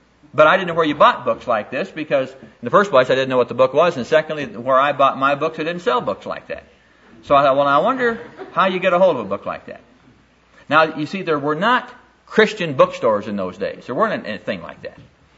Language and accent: English; Iowa, United States; I went back to my hometown back in Iowa.